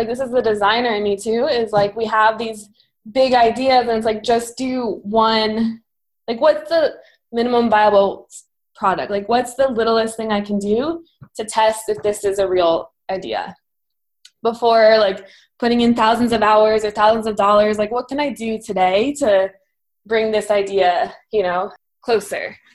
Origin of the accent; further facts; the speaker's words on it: Washington, D.C. area, United States; I grew up outside Washington, D.C.